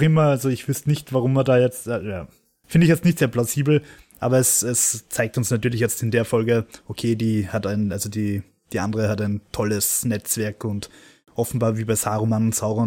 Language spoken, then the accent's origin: German; Austria; gerade wir als Österreicher